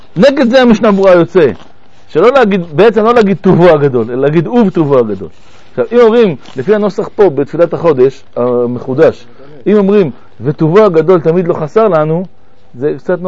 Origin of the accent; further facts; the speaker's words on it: France; בתור ילד שגדל בצרפת